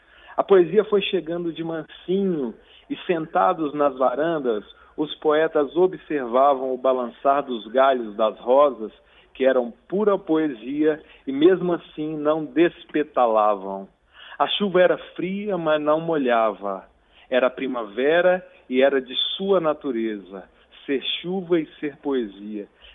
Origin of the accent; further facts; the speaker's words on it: Minas Gerais, Brazil; Eu mesmo, enquanto mineiro